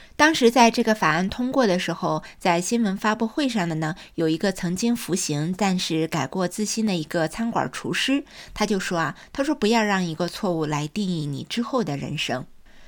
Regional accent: California, United States; 相信我们加州人真是如人饮水，冷暖自知

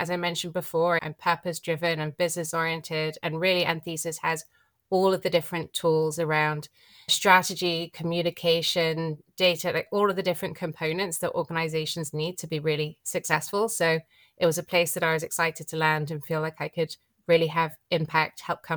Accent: United Kingdom; moved away as an adult; now in Madison, United States; As you can tell by my accent, I'm based in Madison, Wisconsin, but no, I'm from the UK originally. I've spent just over a decade living in the States now.

